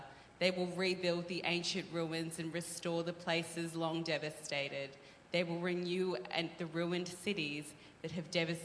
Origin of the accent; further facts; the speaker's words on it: Sydney, New South Wales, Australia; I grew up in Sydney a lot, in the city of Sydney.